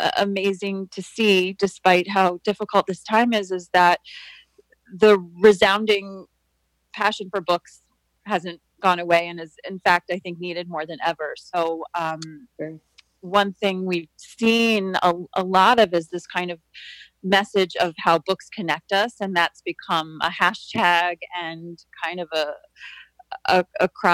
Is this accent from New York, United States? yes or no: yes; New York, United States; because I'm from Long Island and I grew up going to the Halfell Hills Library, but that's very close to Syosset